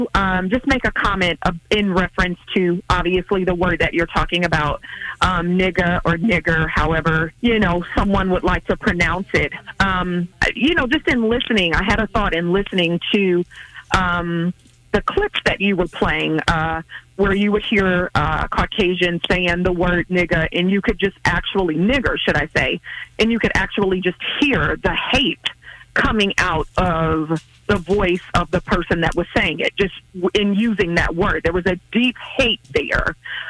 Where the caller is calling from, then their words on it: Kansas City, United States; I am calling from Kansas City.